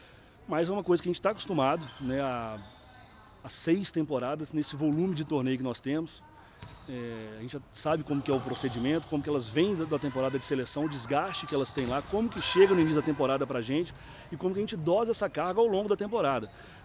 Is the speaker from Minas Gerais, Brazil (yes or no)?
yes; Belo Horizonte, Minas Gerais, Brazil; sou de BH